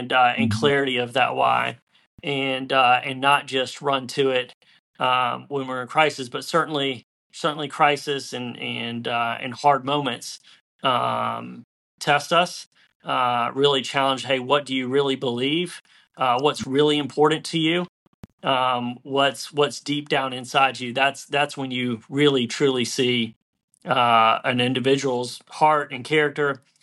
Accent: Brazil; But I was raised in Brazil

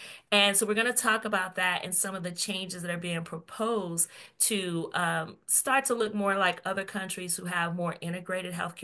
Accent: California, United States; Prior to my healthcare career, I grew up in California, and I was often in underserved areas where there wasn't a lot of healthcare providers, there wasn't a lot of resources, bit of a food desert.

